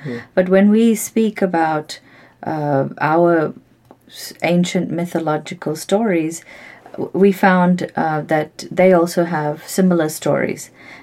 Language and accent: English; Australia; something that we didn't learn easily when we were growing up in Australia.